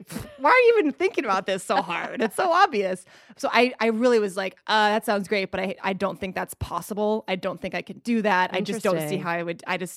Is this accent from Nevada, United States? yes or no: yes; Reno, Nevada, United States; now in Los Angeles, United States; No, I'm actually from Reno, Nevada.